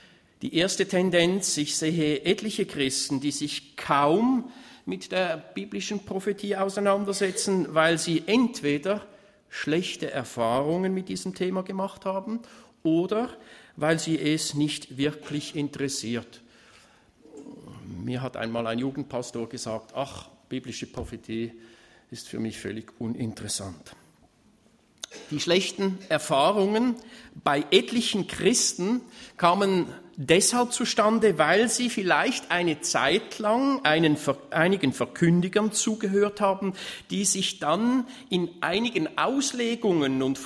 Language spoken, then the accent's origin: German; Switzerland; Bei uns in der Schweiz würde man sagen